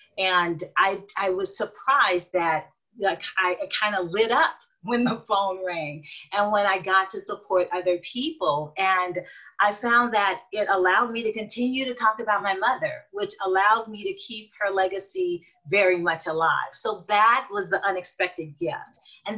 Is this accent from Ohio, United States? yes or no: no; New Orleans, Louisiana, United States; I'm from New Orleans, born and raised through and through. And gumbo was an integral part of my growing up.